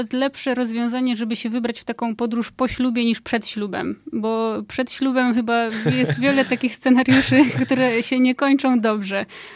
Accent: Skawina, Lesser Poland, Poland; now in Warsaw, Poland; no ja nie pochodzę z Warszawy, pochodzę ze Skawiny pod Krakowem, ale Warszawa jest teraz dla mnie domem

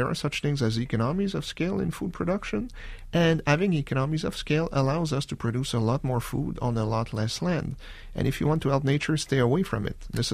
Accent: Canada; Again, I'm Canadian, and we do suffer from stupid American agricultural policy.

